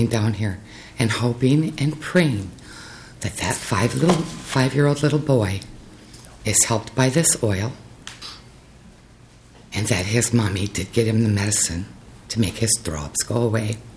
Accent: Jordan, Minnesota, United States; I'm from Jordan, Minnesota.

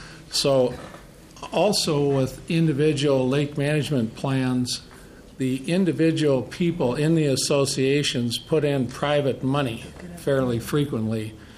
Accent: Sand Lake, Michigan, United States; I'm from Sand Lake in your district.

